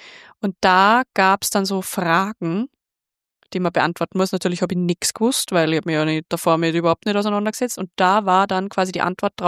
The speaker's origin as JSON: {"language": "German", "country": "Austria", "said": "müssen wir als Österreicher quasi einen Input geben"}